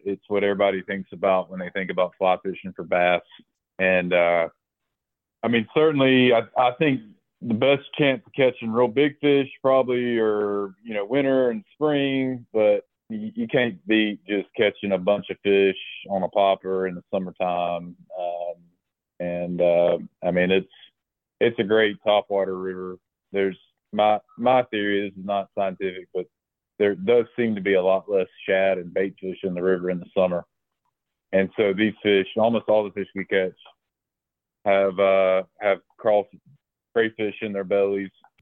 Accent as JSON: {"language": "English", "town": "Dothan", "region": "Alabama", "country": "United States", "tie": "born or raised there", "said": "I grew up in Dothan, Alabama, and I mean, gnats and mosquitoes were always a thing."}